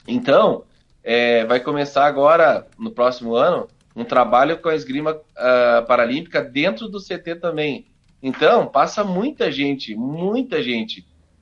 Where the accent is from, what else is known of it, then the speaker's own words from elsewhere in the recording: Barros Cassal, Rio Grande do Sul, Brazil; sou natural de Barros Cassal. Cheguei agora ontem em Barros Cassal.